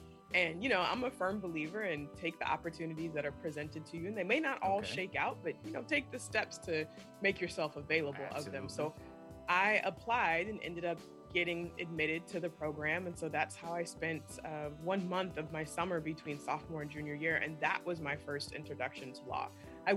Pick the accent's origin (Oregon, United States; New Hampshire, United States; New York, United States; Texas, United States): Oregon, United States; Portland; born there; I was born in Portland, Oregon, okay.